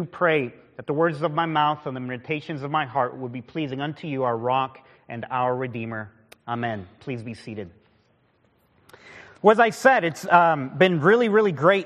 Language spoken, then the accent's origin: English; Minnesota, United States; also born or lived in Houston; I was born in Houston, and when I was very young, my dad was sent to plant a church in a small rural farming community in southwestern Minnesota.